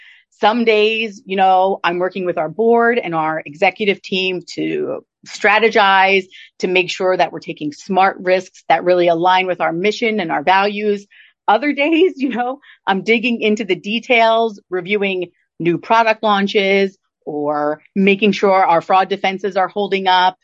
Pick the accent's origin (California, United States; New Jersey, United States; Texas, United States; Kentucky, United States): New Jersey, United States; I'm a New Jersey native. I was born and raised in South Jersey.